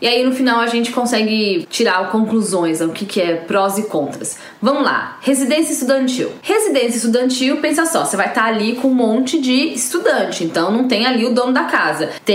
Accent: Brazil; Eu sou brasileira, mas ela tava me dizendo que ela recebe pessoas aqui do Japão

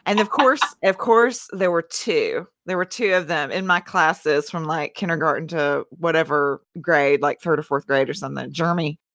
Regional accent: Alabama, United States; I've lived in Tennessee for longer than I've lived where I grew up, which was Alabama. And not deep, deep Alabama, middle of the road Alabama, but still Alabama.

